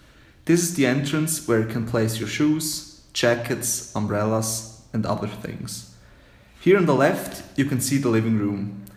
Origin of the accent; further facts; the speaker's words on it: Switzerland; I come from Switzerland.